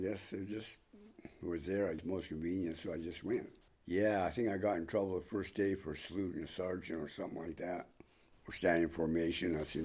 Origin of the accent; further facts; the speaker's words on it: Hoonah, Alaska, United States; I come from Sockhit, which is the Sockeye house, one of the original houses in Hoonah. I'm of the Raven Moiety, and I'm a member of the Tlingit Nation.